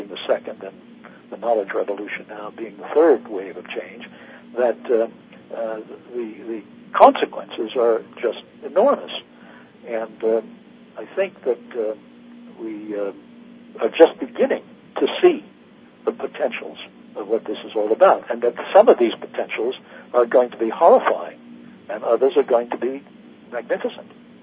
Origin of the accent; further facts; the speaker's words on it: United States; Well, I'm being an American, I come with chemical optimism.